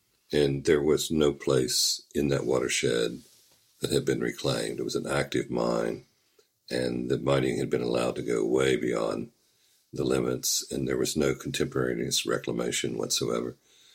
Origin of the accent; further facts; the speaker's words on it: Mount Hope, West Virginia, United States; there were dozens of mining communities around the hub, which was my hometown of Mount Hope.